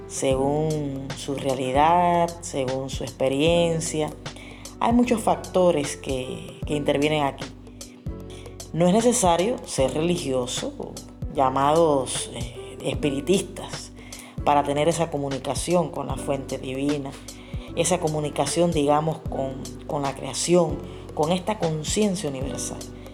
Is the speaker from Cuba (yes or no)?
yes; Holguín, Cuba; mi amigo, mi hermano de mi tierra, Holguín